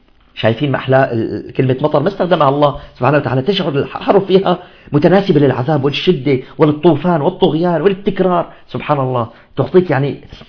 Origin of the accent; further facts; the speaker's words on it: Syria; مثل مسمينا احنا عندنا بالشام الزحليطة